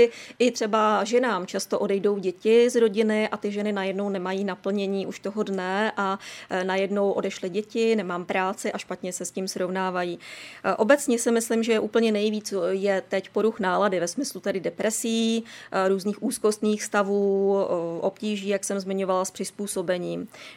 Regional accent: Liberec, Liberec Region, Czechia; jsem Liberečák

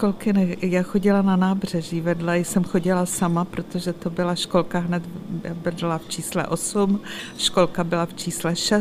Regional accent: Prague, Czechia; Jsem holka Pražačka, rozená u Vltavy

